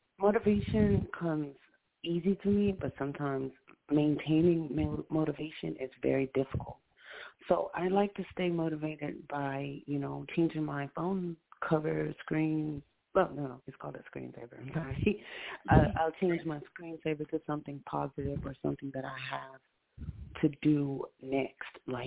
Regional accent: Houston, Texas, United States; I'm from Houston, Texas.

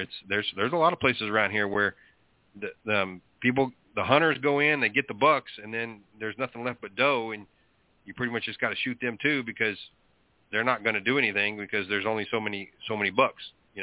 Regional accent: Temple, Texas, United States; he lived at one point in the Central Texas area where I grew up in Temple, Texas

